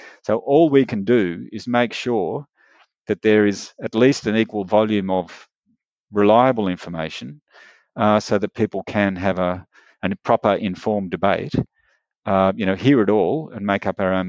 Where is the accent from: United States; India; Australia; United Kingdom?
Australia; how secure we are in being Australian and understanding, you know, what it means to be Australian